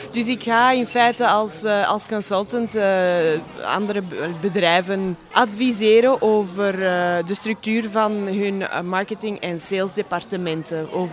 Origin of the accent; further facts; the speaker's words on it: Flanders, Belgium; Ik kom inderdaad uit Vlaanderen. In feite heb ik roots nog niet zo ver van hier. Een deel van mijn familie, van mijn grootvader, woonde in Leopoldsburg.